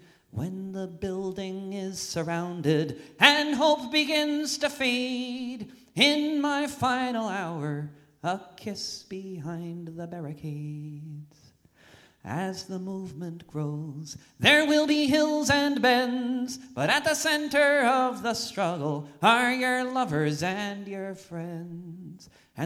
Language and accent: English; Boston, Massachusetts, United States; So it's going to be a great time for my hometown in Boston.